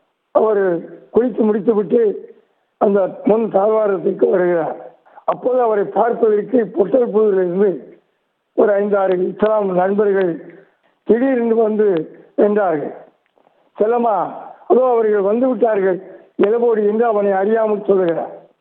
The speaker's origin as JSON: {"language": "Tamil", "town": "Kadayam", "region": "Tamil Nadu", "country": "India", "said": "நான் கடையத்தை சேர்ந்தவன்."}